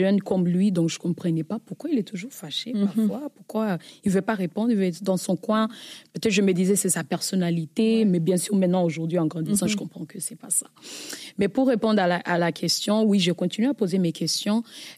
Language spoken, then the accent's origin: French; Rwanda; Je suis née au Rwanda et j'ai vécu justement dans un contexte à monoparental. Donc, j'ai grandi avec ma mère, sans père